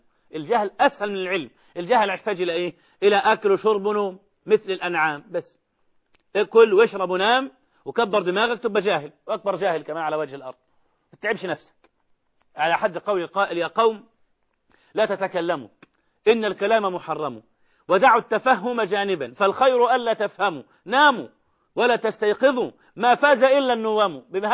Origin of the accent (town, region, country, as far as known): Egypt